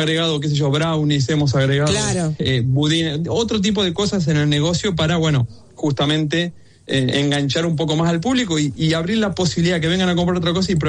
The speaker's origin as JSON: {"language": "Spanish", "town": "La Plata", "region": "Buenos Aires Province", "country": "Argentina", "tie": "born or raised there", "said": "Yo soy del centro de La Plata. Viví toda la vida ahí en el centro, por City 38, por ahí, Plaza Olazábal."}